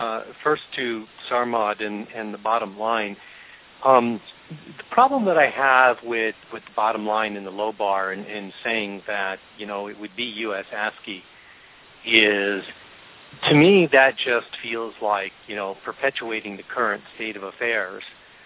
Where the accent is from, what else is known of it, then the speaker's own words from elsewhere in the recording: United States; Yet I'm an American.